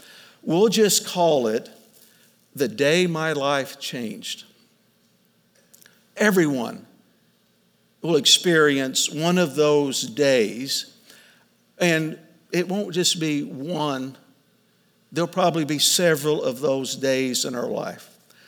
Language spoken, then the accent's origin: English; Oklahoma, United States; anytime I travel outside of Oklahoma and with people or groups of friends, they learn I'm from Oklahoma.